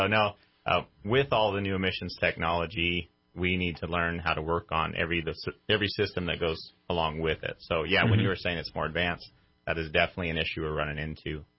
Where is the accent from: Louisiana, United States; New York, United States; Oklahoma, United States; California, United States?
California, United States; Cedarville; Growing up in a small town, I grew up in Modoc County, so I'm a local kid pretty much.